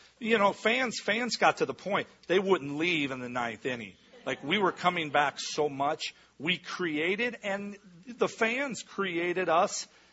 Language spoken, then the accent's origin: English; Midwest, United States; I grew up in the Midwest. I think every kid plays basketball, and I support that.